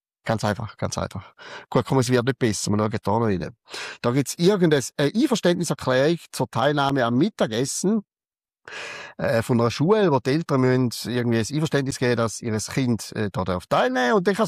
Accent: Mörschwil, St. Gallen, Switzerland; Mürschwil ist das Kaff, wo ich aufgewachsen bin. Muss man nicht kennen.

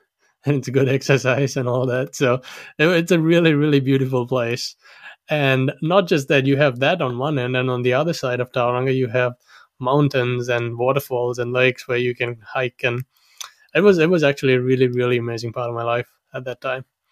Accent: Sri Lanka; I was born and raised in Sri Lanka

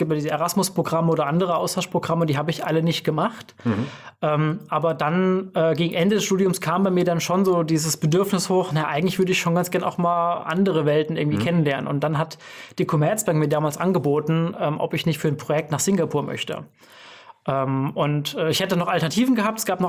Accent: Fulda, Hesse, Germany; Genau, ich bin in Fulda aufgewachsen, eigentlich wirklich Urfulderer mittendrin. Bin auch hier dann bis zum Abi auch zur Schule gegangen.

